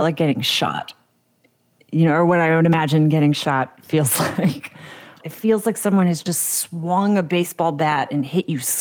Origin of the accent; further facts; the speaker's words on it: United States; as a kid growing up in America, was just sort of, how do I fix it?